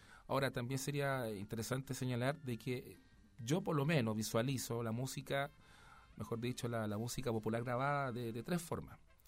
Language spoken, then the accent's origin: Spanish; Chile; Yo como músico chileno agradezco mucho